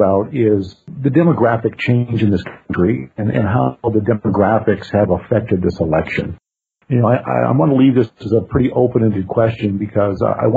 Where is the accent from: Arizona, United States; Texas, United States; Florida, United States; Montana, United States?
Arizona, United States; you go anything in southern Arizona, and boy, it's not the Arizona that I grew up in.